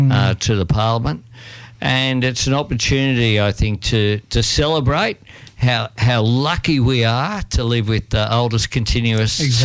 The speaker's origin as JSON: {"language": "English", "region": "New South Wales", "country": "Australia", "tie": "born or raised there", "said": "I grew up and played in the South District when I was a kid, junior rugby league"}